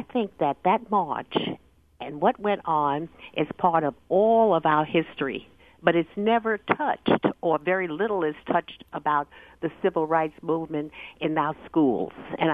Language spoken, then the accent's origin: English; New York, United States; Well, I'm originally from New York, and I left New York in a bus, and we went on down.